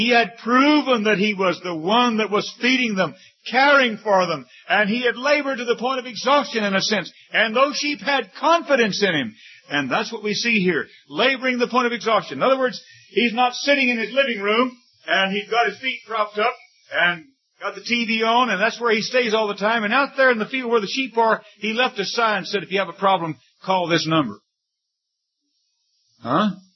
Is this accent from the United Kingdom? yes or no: no; Fort Worth, Texas, United States; We had a rendering plant right by the stockyards there where I grew up in Fort Worth.